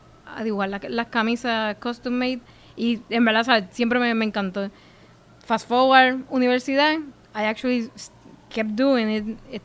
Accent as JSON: {"language": "Spanish", "town": "Río Piedras", "country": "Puerto Rico", "tie": "born or raised there", "said": "pues yo me crié como en Río Piedra"}